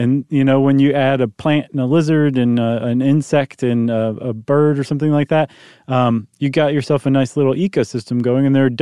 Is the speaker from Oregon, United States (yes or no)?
no; Ohio, United States; No. I grew up in Ohio. We didn't have that.